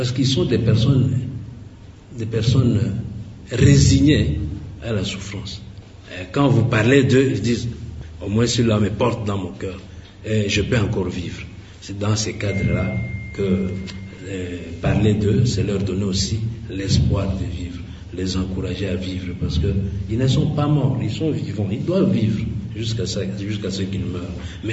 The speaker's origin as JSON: {"language": "French", "region": "Ituri", "country": "DR Congo", "said": "chez nous, à Ituri"}